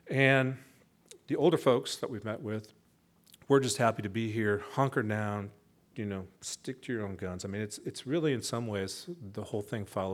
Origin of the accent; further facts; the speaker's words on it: United States; now in Netherlands; You know, I'm an American.